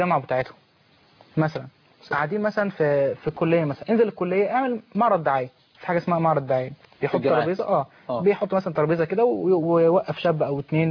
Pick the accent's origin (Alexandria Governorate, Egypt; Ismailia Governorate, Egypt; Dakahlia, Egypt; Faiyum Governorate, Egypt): Alexandria Governorate, Egypt; Alexandria; عندنا في اسكندريه فعلا بننزل اكبر نادي عندنا في مصر